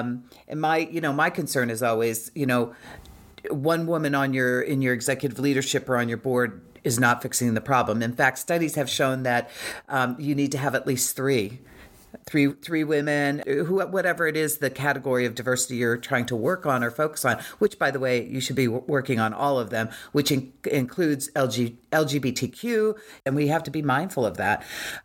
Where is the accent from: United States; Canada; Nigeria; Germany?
United States; Washington; in my hometown, the greater Washington area